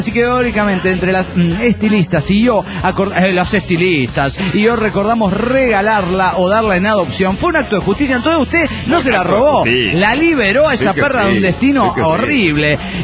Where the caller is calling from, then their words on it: Guadalajara, Jalisco, Mexico; de Guadalajara, Jalisco, México.